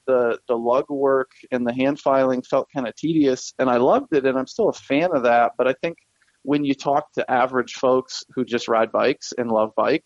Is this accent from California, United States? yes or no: no; Michigan, United States; I grew up in Michigan. My dad was a farmer and my mom was a nurse.